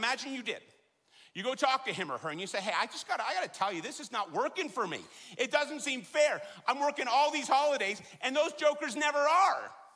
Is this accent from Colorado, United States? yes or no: yes; Colorado, United States; we're from Colorado, that's not a mountain.